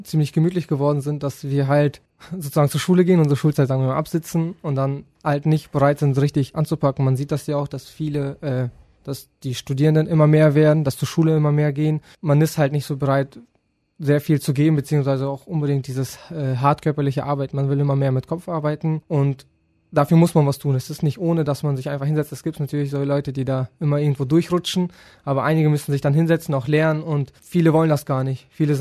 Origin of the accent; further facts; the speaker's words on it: Neunkirchen, North Rhine-Westphalia, Germany; ich komme aus Neunkirchen, bin auch 18 Jahre alt